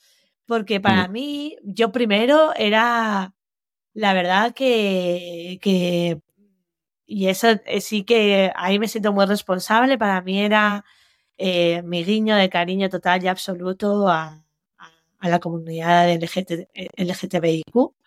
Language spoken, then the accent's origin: Spanish; San Martín de Unx, Navarre, Spain; cuyo nombre sale de la farmacéutica de mi pueblo, San Martín de Ux, que tenía la piscina del pueblo